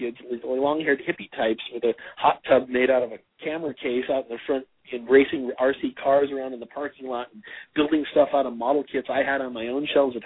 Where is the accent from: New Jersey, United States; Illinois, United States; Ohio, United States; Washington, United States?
Illinois, United States; Wadsworth; I was a kid from Wadsworth, Illinois, and yes, I was directing my own movies